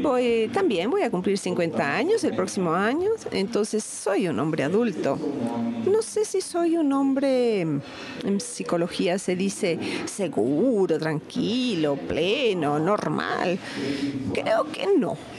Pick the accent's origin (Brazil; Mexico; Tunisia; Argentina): Brazil; Recife, Pernambuco; Spanish is a second language; vengo de Brasil, como bien saben, de la ciudad del estado de... Aquí está Pernambuco, Recife, cerquita del Océano Atlántico, aquí en la punta. Recife es una ciudad, brigada, una ciudad muy bonita, con muchísimas playas, con mucho sol